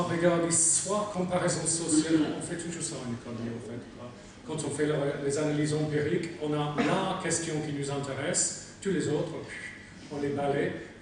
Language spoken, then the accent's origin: French; England, United Kingdom; French is a second language; en tant qu'Anglais qui avait 13 ans en 76